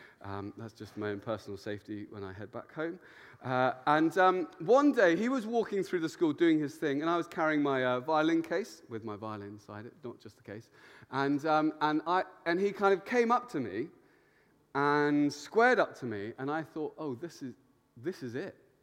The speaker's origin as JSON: {"language": "English", "town": "Luton", "region": "East of England", "country": "United Kingdom", "tie": "born or raised there", "said": "I love my hometown. And I went to quite a rough school there, and it was known as the worst school in Luton."}